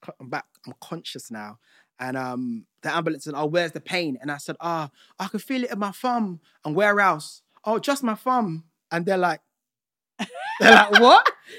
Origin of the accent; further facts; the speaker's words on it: Nigeria; Now, being Nigerian, yeah.